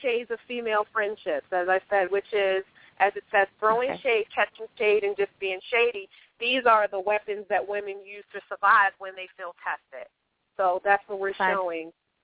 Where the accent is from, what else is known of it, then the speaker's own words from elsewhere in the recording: Nottingham, Maryland, United States; I'm actually originally from Nottingham, Maryland, and I started my career as an actress in New York City.